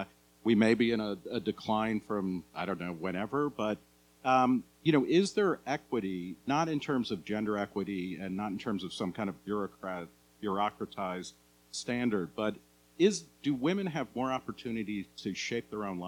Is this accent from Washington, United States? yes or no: no; New Jersey, United States; I grew up on the Jersey Shore.